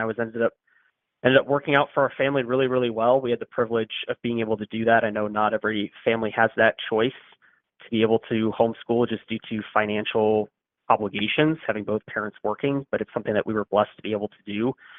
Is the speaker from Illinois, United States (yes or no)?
yes; Oswego, Illinois, United States; also born or lived in Naperville; So I was born in Naperville, Illinois, but grew up mostly in Oswego, and I am the oldest of 9 children, 7 boys and 2 girls.